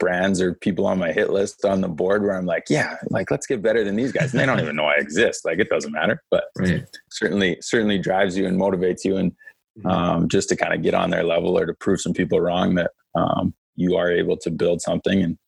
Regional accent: Manitoba, Canada; I like that I'm from Manitoba in a smaller place, and you kind of had to work for it.

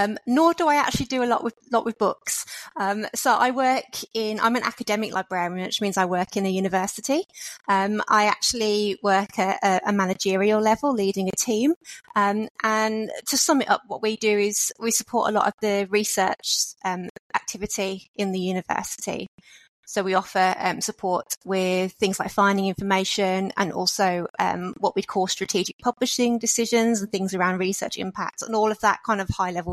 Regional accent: Birmingham, West Midlands, United Kingdom; moved away; also born or lived in London; I'm from Birmingham originally. Okay. But I've lived around lots of different places in England. And I was in London before I came out here.

